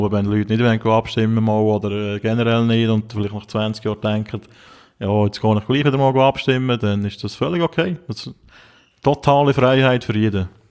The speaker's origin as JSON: {"language": "German", "country": "Switzerland", "said": "mein gutes Recht als Schweizer Bürger."}